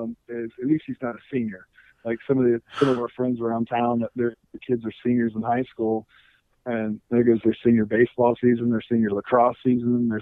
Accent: Memphis, Tennessee, United States; So I grew up in Memphis, Tennessee, and I was going to go try to be a walk-on at University of Memphis.

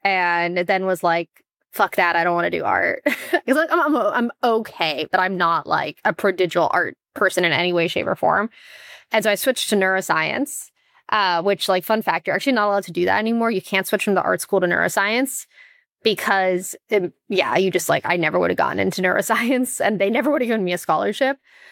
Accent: Austin, Texas, United States; So I grew up in Austin, Texas. I'm first generation American. First American in my family. My dad's German, my mom's Moroccan. They both immigrated to the US.

